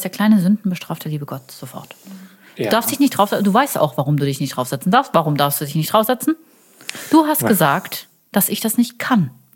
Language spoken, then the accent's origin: German; Karlsruhe, Baden-Württemberg, Germany; Ich bin Karlsruherin.